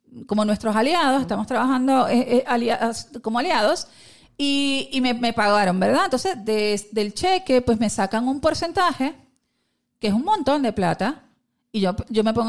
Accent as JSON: {"language": "Spanish", "country": "Puerto Rico", "said": "Nosotros, todos los puertorriqueños y las puertorriqueñas que vivimos en Puerto Rico, porque vamos a hacer esa distinción, somos ciudadanos americanos."}